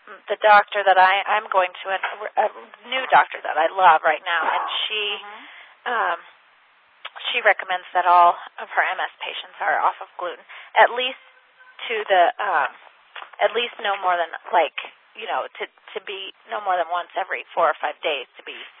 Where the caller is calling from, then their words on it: Fruita, Colorado, United States; I'm calling from Fruta, Colorado.